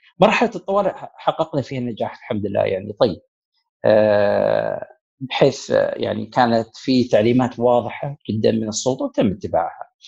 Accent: Saudi Arabia; إحنا عندنا في السعودية في ثقافة اللي هي متمركزة حول الأسرة

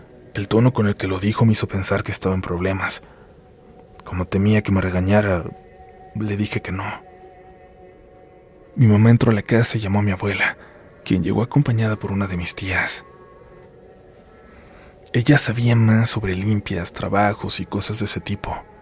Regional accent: Hidalgo, Mexico; also born or lived in United States; Nací en Estados Unidos, pero crecí en un pueblo de Hidalgo junto con mis padres y mis dos hermanos menores.

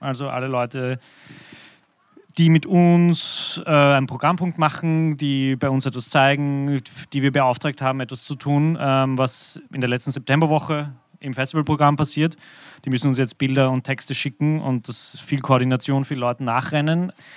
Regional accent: Vienna, Austria; Ich bin aus Wien.

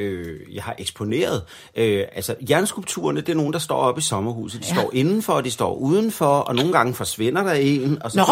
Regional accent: Region of Southern Denmark, Denmark; der hvor jeg kommer fra, som jo er Sønderjylland, og det kan jo ikke, man skal jo ikke fornægte sine rødder og den muld, man er rundet af.

